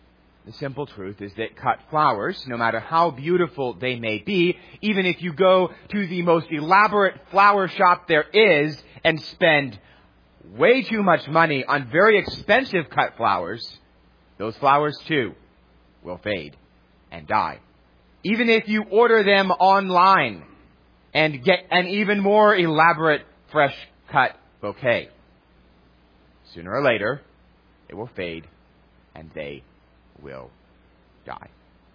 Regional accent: New York City, New York, United States; As many of you know, I grew up in Astoria, which is a neighborhood in New York City.

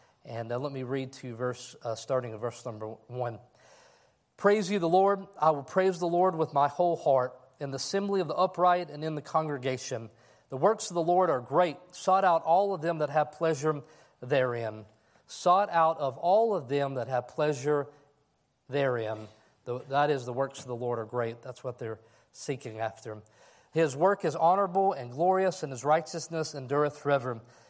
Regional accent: Hardin, Kentucky, United States; As you guys know, or as you would probably expect, growing up in Hardin, Kentucky, I didn't really gather a great appreciation for poetry, all right?

